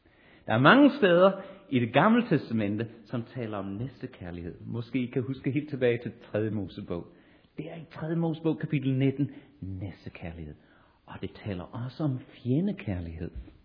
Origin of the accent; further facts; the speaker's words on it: Sri Lanka; der, hvor jeg kommer fra på Sri Lanka